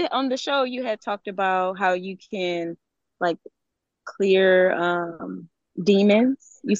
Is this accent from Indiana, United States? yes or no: yes; Fort Wayne, Indiana, United States; I'm from Fort Wayne, Indiana. Okay. A little bit away from Indianapolis.